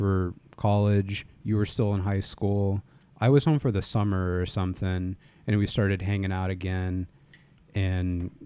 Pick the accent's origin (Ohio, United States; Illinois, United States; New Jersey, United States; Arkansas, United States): Ohio, United States; Youngstown; growing up near Youngstown, the nearest one was in Pittsburgh.